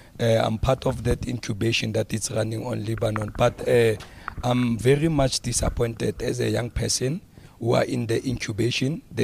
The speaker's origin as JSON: {"language": "English", "town": "Carletonville", "region": "Gauteng", "country": "South Africa", "said": "I'm from Kuto, Carletonville."}